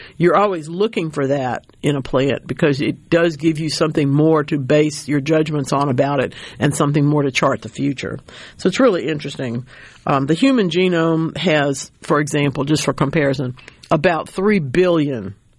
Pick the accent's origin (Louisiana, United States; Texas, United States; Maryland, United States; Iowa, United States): Louisiana, United States; It also all comes from my home state of Louisiana